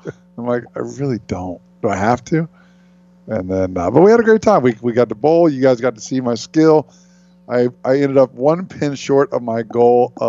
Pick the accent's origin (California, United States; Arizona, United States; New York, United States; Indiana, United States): Indiana, United States; I grew up in Indiana.